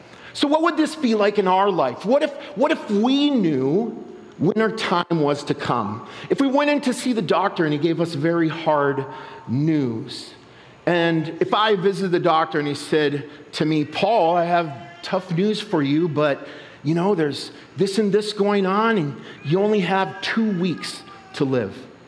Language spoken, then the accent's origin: English; Minneapolis, Minnesota, United States; I grew up in Minneapolis. I grew up on Lake Street. Lake Street is right where they killed George Floyd, like that Lake Street. It is a hard neighborhood